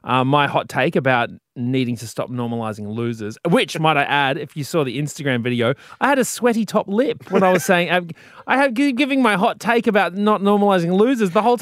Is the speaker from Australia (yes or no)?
yes; Mount Gambier, South Australia, Australia; but I grew up near the Mount, spent a lot of time there